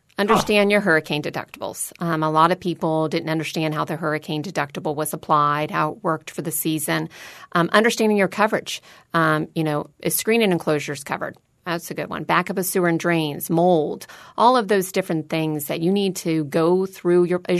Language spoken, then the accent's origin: English; Clearwater Beach, Florida, United States; And I'm a Florida native. I was born in Clearwater Beach. I've been in Florida my whole entire life.